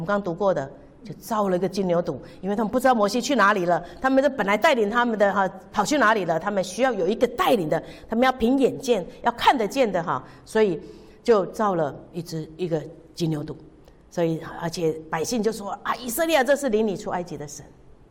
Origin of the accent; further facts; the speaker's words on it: Taiwan; 我们说闽南语，我们在台湾常常就说这叫做澳 K 哈